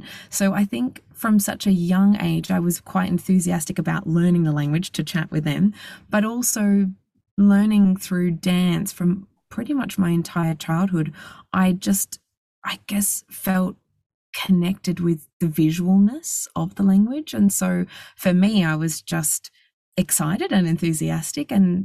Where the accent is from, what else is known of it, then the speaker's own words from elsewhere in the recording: Australia; Well, I grew up in Australia, still here, not that this looks like Australia, but I'm from Australia